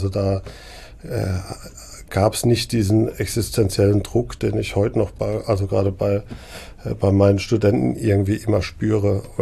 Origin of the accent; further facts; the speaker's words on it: Neckargemünd, Baden-Württemberg, Germany; Ich komme aus der Gegend, ich bin in Neckargemünd aufgewachsen